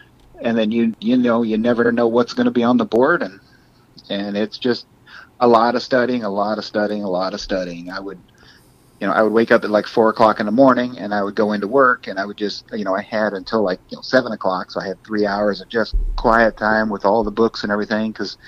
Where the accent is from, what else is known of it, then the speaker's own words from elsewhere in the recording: Idaho, United States; And, you know, I'm from North Idaho. So I thought, let's try the Pacific Northwest.